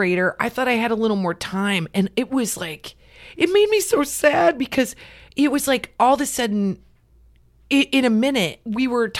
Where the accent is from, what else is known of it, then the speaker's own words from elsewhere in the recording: Nebraska, United States; my husband's from Texas. We're from Nebraska.